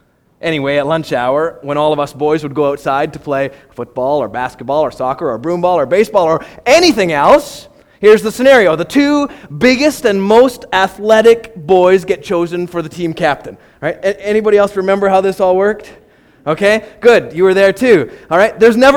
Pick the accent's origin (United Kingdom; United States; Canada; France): Canada; I'm also a Canadian.